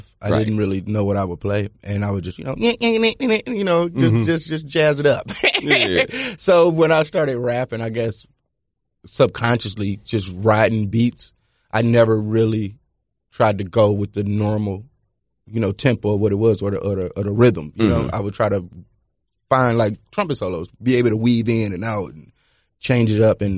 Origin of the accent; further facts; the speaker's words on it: Detroit, Michigan, United States; But growing up in Detroit, we never had like an outlet kind of.